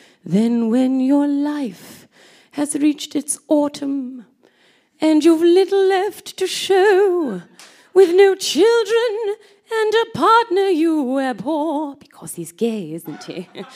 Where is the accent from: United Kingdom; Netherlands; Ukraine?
United Kingdom; England; I'm British. I am British.